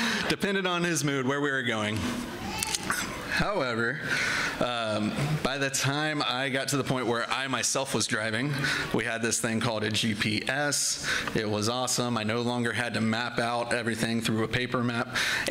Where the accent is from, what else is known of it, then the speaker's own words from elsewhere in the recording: Florida, United States; We're originally from Central Florida. We're like Lake Nona Unicorn, sort of, in that way. And growing up in Central Florida was actually pretty cool.